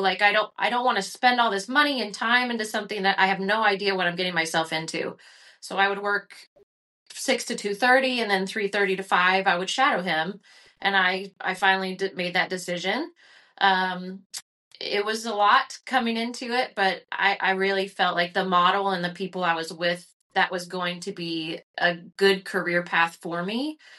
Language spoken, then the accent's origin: English; Lubbock, Texas, United States; moved away as an adult; now in Tennessee, United States; So I'm originally from Lubbock, Texas. I lived there 26 years.